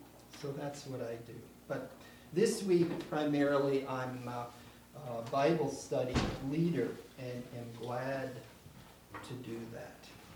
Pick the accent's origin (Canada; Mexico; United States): Canada; Saskatoon, Saskatchewan; I'm from Saskatoon, Saskatchewan, and I teach at St. Thomas More College, which is one of the colleges at the University of Saskatchewan